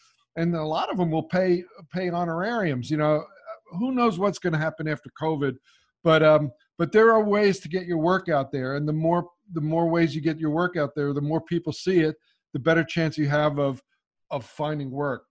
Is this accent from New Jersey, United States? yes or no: yes; New Jersey, United States; In fact, my first National Geographic story was a story about my home state of New Jersey.